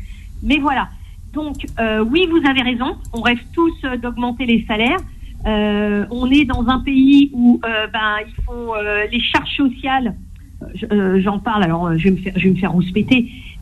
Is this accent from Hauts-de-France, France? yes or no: no; Vitry-sur-Seine, Île-de-France, France; Par exemple, moi, je suis de Vitry-sur-Seine